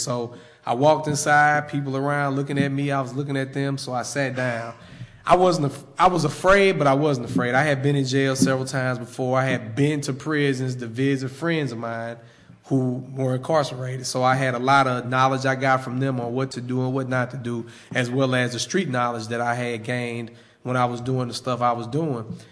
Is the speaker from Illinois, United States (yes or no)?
yes; East St. Louis, Illinois, United States; I'm from East St. Louis, Illinois